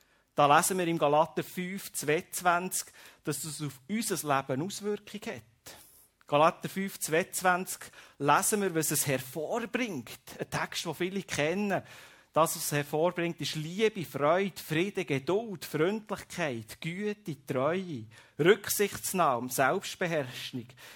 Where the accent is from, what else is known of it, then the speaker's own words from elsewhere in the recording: Switzerland; Oder bleiben wir wirklich manchmal bei unserem Geldsäckel stehen oder bei dem, was wir könnten tun als Schweizer